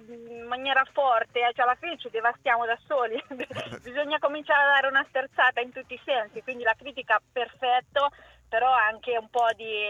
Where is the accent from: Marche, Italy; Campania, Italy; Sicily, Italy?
Marche, Italy; accent: Ancona; Però io ho l'accento anconetano e ce l'ho tutto.